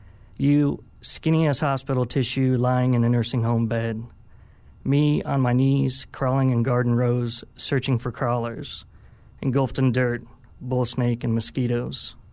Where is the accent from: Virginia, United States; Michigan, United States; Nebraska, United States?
Nebraska, United States; Omaha; You know, I grew up in Omaha, Nebraska.